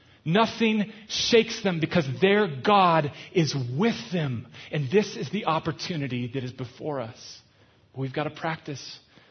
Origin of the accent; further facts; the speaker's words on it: Minnesota, United States; It's actually the church from my hometown, Twin Cities